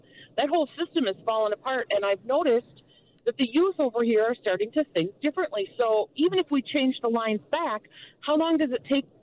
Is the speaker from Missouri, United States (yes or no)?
no; Minnesota, United States; when I was growing up in Minnesota, I always thought of Wisconsin as my sister or brother state.